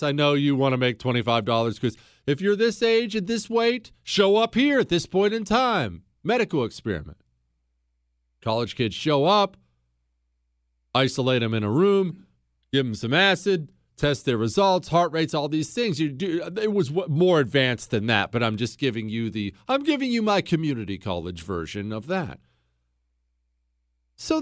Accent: Bozeman, Montana, United States; I grew up in Bozeman, Montana, where you really couldn't find anything beyond marijuana.

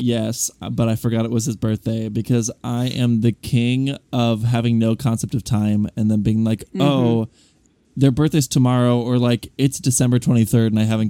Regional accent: Australia; a huge pull-down poster of Australia. Like the kind of poster you'd find in a geography classroom. As an Australian, this baffled me.

